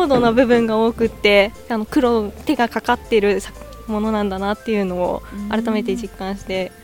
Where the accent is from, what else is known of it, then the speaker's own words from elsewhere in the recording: Chiba, Japan; 千葉県の出身になります。